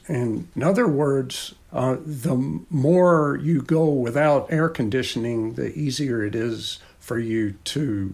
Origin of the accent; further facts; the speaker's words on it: Georgia, United States; I grew up in Georgia in the years before air conditioning mostly.